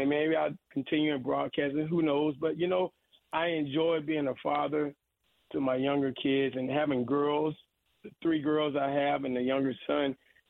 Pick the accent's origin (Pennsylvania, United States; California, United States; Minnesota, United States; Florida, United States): Florida, United States; Gainesville; But yeah, I grew up in Gainesville, and then I went to University of Miami.